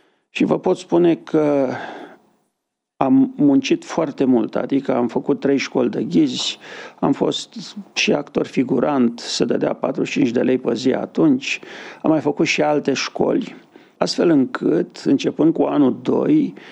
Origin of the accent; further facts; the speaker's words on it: Bacău, Bacău County, Romania; Eu provin din Bacău. M-am născut și am copilărit. Școala generală și liceul le-am făcut în Bacău.